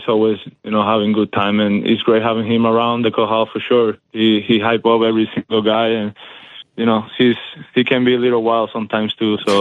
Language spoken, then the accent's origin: English; Cuba; Yeah, I mean, for sure, that was a great childhood for me. You know, watching all the city, loving the way my dad played baseball and the legend that he was for the whole city